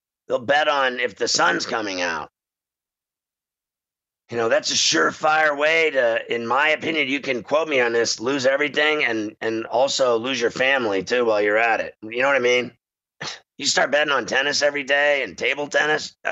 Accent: Pittsburgh, Pennsylvania, United States; Anyway, I grew up in Pittsburgh, right? So I'm a huge supporter of the Steel City.

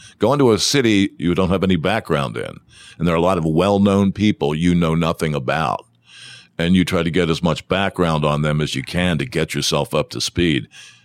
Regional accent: Pennsylvania, United States; I mean, I grew up outside Philadelphia, so I knew those politics.

